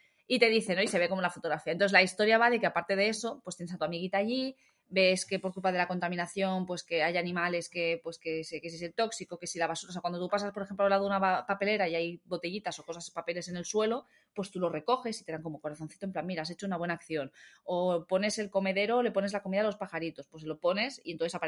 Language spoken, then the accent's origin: Spanish; Badalona, Catalonia, Spain; yo soy de Badalona y no lo sabía